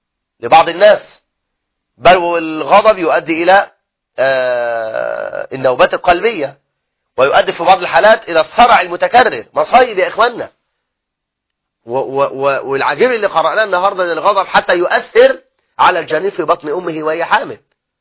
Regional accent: Egypt; بلدنا مصر

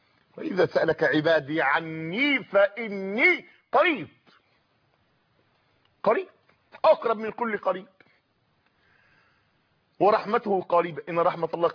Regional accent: Tanta, Gharbia, Egypt; فلما تيجي تشوف عندنا في طنطا

